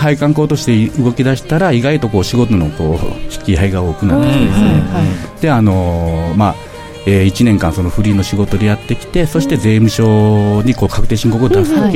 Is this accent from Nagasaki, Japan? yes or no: yes; Omura, Nagasaki, Japan; also born or lived in Osaka; で、小学校上がる前に長崎の大村市に来て、